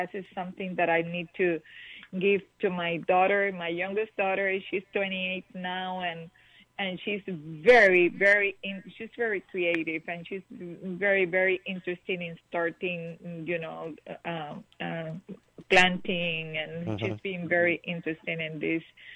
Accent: Puerto Rico; first language Spanish; English is a second language; now in San Diego, United States; I'm Spanish speaking. I'm from Puerto Rico

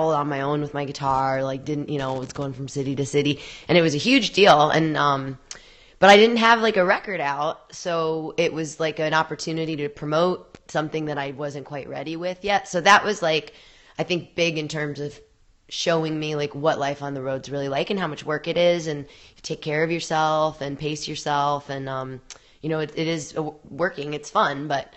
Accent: Midwest, United States; I think Midwesterners, where I grew up from in the United States

